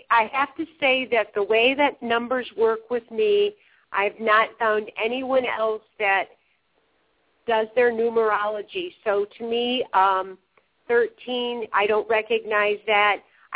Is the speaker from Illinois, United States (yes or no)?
yes; Chicago, Illinois, United States; I grew up in Chicago, and I just look out there, and I'm like, really, people, seriously?